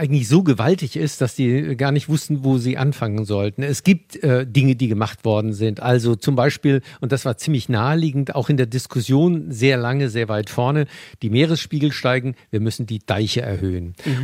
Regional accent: Rhineland-Palatinate, Germany; sind Regionen entlang des Rheins im Südwesten, wieder mal meine Heimat Rheinhessen, ganz extrem betroffen

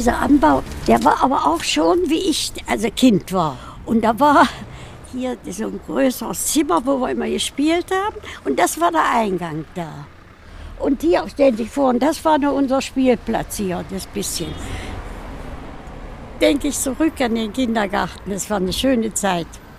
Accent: Hasselfelde, Saxony-Anhalt, Germany; born there; bin am 14.05.14 geboren in Hasselfelde und bin jetzt 100 Jahre alt geworden. Hasselfelde hatte mal 3000 Einwohner. Wir sind höchstens noch 2000 Menschen hier. Es liegt alles hier am Harz, am Fuße des Brockens.

